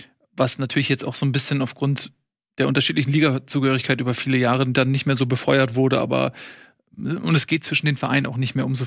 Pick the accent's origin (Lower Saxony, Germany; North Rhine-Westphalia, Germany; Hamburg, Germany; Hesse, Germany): Hamburg, Germany; born there; Ich bin in Hamburg geboren.